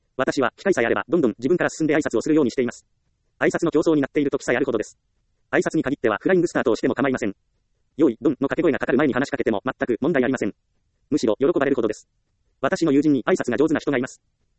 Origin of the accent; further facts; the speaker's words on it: Ehime, Japan; 私と同じ愛媛県出身に真鍋かおりさんがいます。